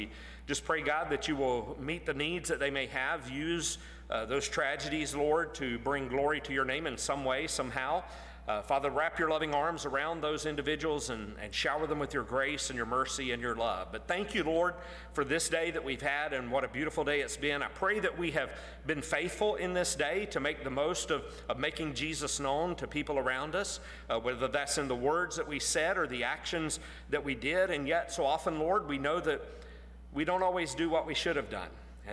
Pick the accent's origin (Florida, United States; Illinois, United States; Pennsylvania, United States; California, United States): Florida, United States; but I'm originally from Florida, North Florida, so maybe it's from there.